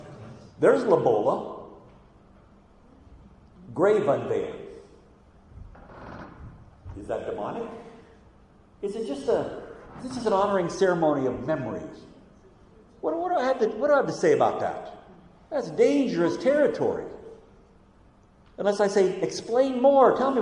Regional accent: United States; I come from America where everybody's a cowboy.

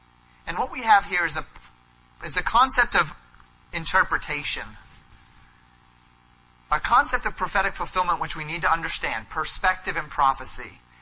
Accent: Colorado, United States; It's almost as if, growing up in Colorado, we would go up to the mountains.

